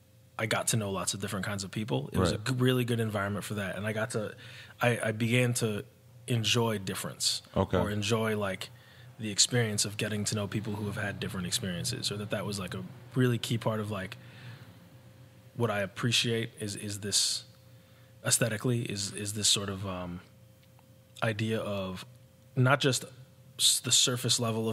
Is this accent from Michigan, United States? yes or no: no; Chicago, Illinois, United States; also born or lived in Vermont / Evanston; I'm from Chicago. I was born in Chicago. We moved out of state, so I lived in Vermont a couple of years when I was a kid, and then we moved back to Chicago, and I ended up going to junior high and high school in Evanston